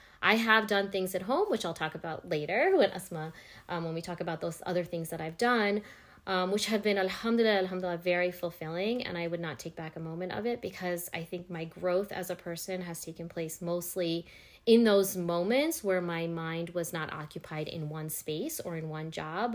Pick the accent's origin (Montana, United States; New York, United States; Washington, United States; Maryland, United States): New York, United States; also born or lived in Canada; I was born in Canada a long time ago. And then I pretty much been in New York my whole life. I was raised in Long Island, and I went to high school over there, and then I also went to college over there.